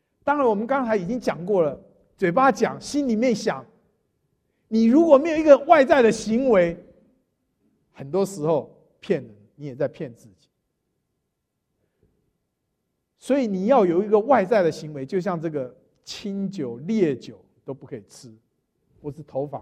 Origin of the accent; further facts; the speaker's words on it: Taiwan; 欺负我们台湾人哈